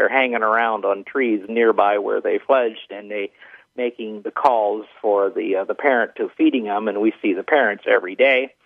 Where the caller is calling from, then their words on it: Minnesota, United States; And, I'm calling you from Minnesota.